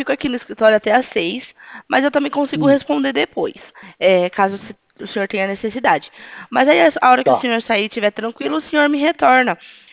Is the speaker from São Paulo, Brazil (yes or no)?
yes; São Carlos, São Paulo, Brazil; Eu sou de São Carlos.